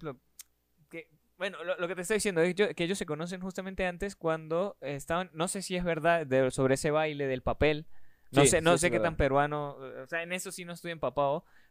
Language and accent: Spanish; Venezuela; No sé si es porque yo soy venezolano y porque ya nosotros tenemos como una mancha